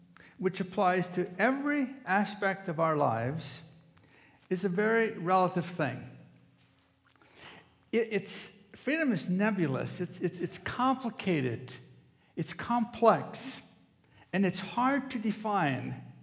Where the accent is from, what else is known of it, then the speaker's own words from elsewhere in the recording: South Dakota, United States; I grew up in South Dakota. Way back in the 1950s, we moved to a place that was a dairy farm.